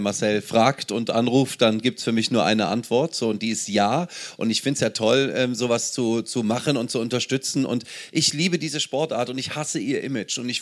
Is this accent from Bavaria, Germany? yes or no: no; Aachen, North Rhine-Westphalia, Germany; Ich komme ja aus Aachen